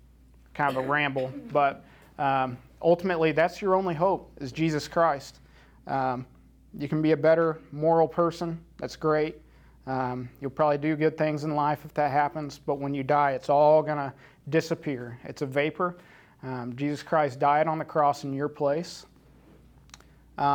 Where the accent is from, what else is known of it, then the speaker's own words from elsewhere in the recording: Illinois, United States; but I grew up in Southern Illinois. It's basically the outskirts of the Bible Belt.